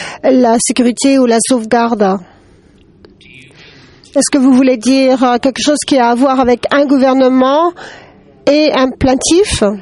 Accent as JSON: {"language": "French", "country": "Lebanon", "said": "Je viens du Liban."}